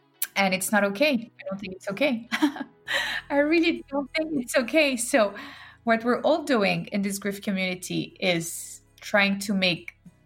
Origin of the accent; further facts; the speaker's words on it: Geneva, Switzerland; also born or lived in London / Brazil; now in New York, United States; I grew up in Geneva, Switzerland. I've been around a lot. I lived in London for a few years. Then I lived in Brazil for 10 years. And now I've been living in New York for the past 5 years and a half.